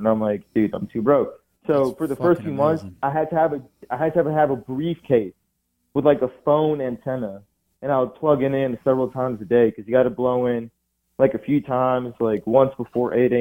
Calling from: Texas, United States; Hey, I'm calling from Texas.

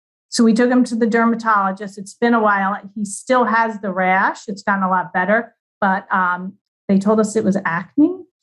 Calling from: Cortland Manor, New York, United States; Cortland Manor, New York in Westchester County.

